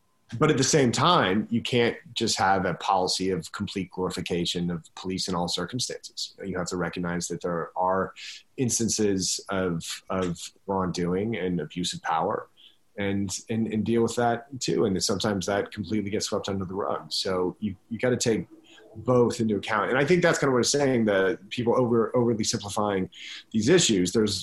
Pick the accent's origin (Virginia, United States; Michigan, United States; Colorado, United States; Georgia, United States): Colorado, United States; moved away as an adult; also born or lived in Boston; now in New York, United States; So I grew up in Colorado. Then I lived in Boston for a year. Then I moved to New York when I was 19.